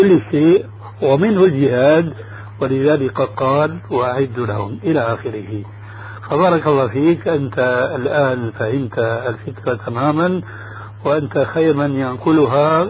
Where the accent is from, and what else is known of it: Syria